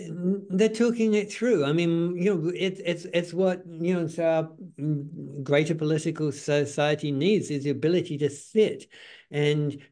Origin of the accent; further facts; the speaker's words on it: Canada; I can't even say I'm a Canadian